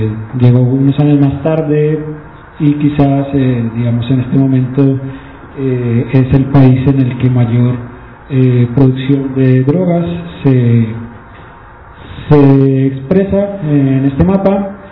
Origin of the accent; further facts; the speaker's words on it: Colombia; now in Mexico; Nosotros pues estamos en México, yo vengo de Colombia.